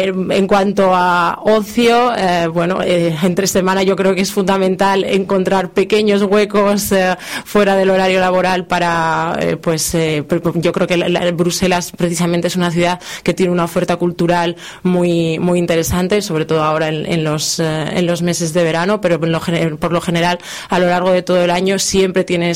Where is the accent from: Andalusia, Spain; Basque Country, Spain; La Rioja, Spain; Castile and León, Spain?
La Rioja, Spain; now in Brussels, Belgium; en mi ciudad, yo soy de La Rioja, en mi ciudad pues a los 7 años comencé en el conservatorio y terminé a los 20 con el conservatorio superior